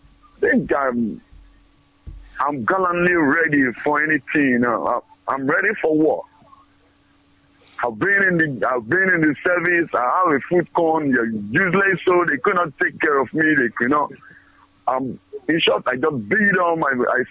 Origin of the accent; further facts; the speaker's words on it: Ukwani, Delta, Nigeria; I'm from Ukwan, a local government area of Delta State.